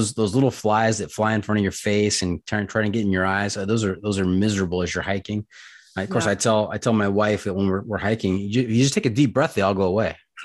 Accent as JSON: {"language": "English", "region": "California", "country": "United States", "said": "a boy from Southern California, an American"}